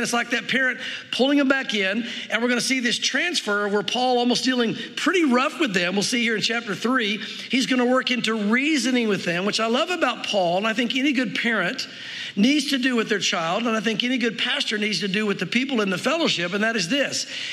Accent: the South, United States; But honestly, growing up in the South, I see a lot of it in the South

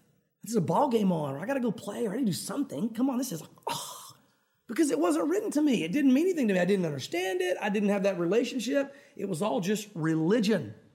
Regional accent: Southern United States, United States; because growing up in the South, I know you guys know this

